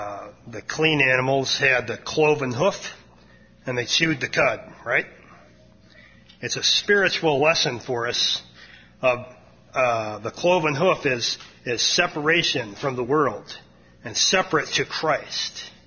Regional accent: Newfoundland and Labrador, Canada; I grew up in Newfoundland, as most of you know.

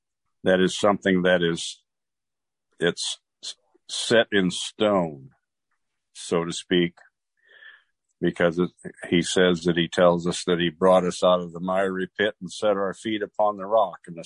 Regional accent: Marengo, Iowa, United States; I'm from Marengo, Iowa.

